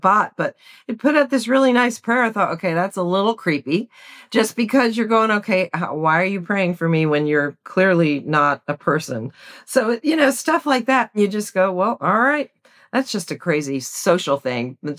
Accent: New Jersey, United States; now in Tennessee, United States; And I'm from New Jersey. If you'd asked me 20 years ago, will you ever live in Tennessee? I said, no, it's the South. I'm a Northeasterner.

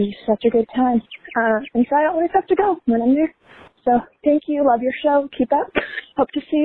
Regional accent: Orlando, Florida, United States; I used to go to Disney World all the time with my best friends as I grew up in Orlando

